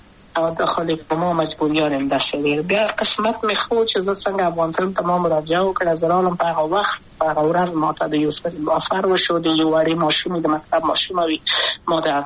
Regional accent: Kabul, Afghanistan; also born or lived in Wardak; زه خو اصلا د وردګو ولایت یم، د پلار مې د وردګو ولایت ته خلګنسه کې دلې د کابل په تختپل سیمه کې یم او لویا شویم کابل کې هم مکتب می دولسم په کابل

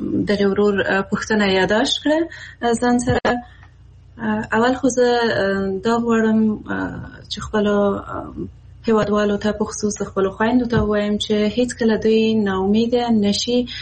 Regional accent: Afghanistan; زه د افغانستان یو هغه میرمن یم

